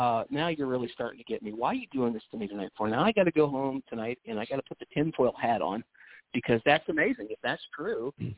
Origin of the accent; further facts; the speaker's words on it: West Virginia, United States; I give you my home state of West Virginia and a guy named John Kennedy.